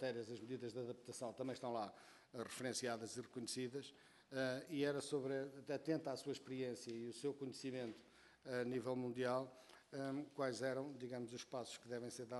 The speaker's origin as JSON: {"language": "Portuguese", "country": "Portugal", "tie": "born or raised there", "said": "nomeadamente no sítio onde eu nasci, na minha aldeia tinha água mineral, bebi até aos 10 anos água mineral"}